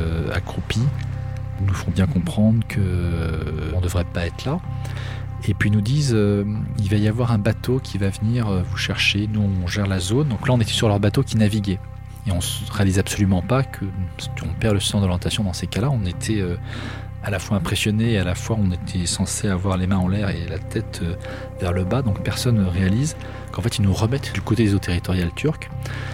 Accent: France; il voit qu'on est français

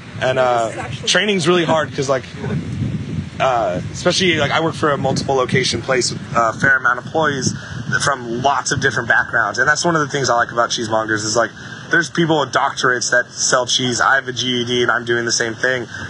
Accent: Midwest, United States; I'm from the Midwest. retail spaces are a little bigger.

